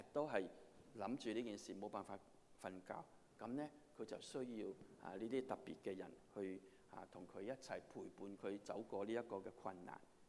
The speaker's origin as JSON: {"language": "Cantonese", "country": "China", "said": "譬如我們中國人，我們特別是長輩"}